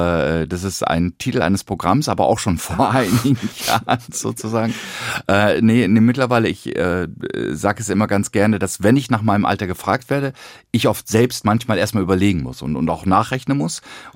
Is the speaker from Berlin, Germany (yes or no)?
no; Hüde, Lower Saxony, Germany; Ich bin ja im Moor groß geworden, im ganz, ganz flachen Land.